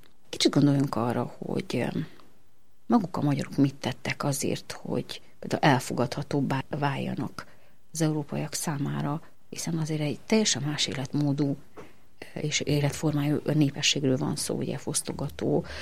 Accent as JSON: {"language": "Hungarian", "country": "Hungary", "said": "Miénk, mert hogy ugye mi is magyarok vagyunk."}